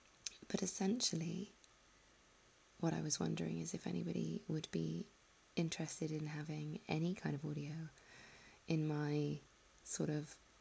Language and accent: English; southern England, United Kingdom; accent: southern; people ask me whereabouts in the UK I'm from, because my accent is primarily quite southern and not specifically regional other than that, and yet I definitely have some sounds which don't fit with the sort of generic southern received pronunciation accent.